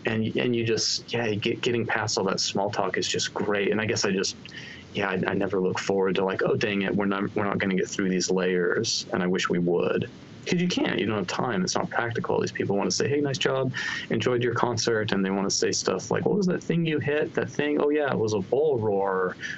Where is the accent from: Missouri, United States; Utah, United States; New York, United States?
Utah, United States; to the West Coast, where I grew up in Utah.